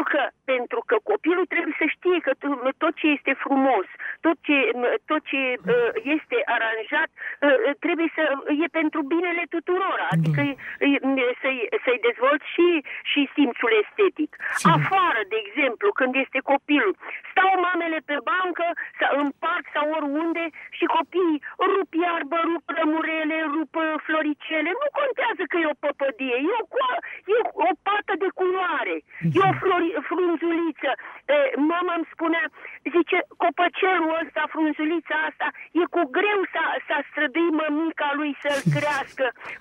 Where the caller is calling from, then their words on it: Bucharest, Romania; din București.